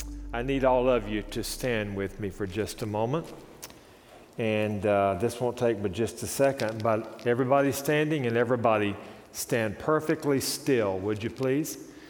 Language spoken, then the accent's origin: English; the South, United States; And I come from the South, as most of you know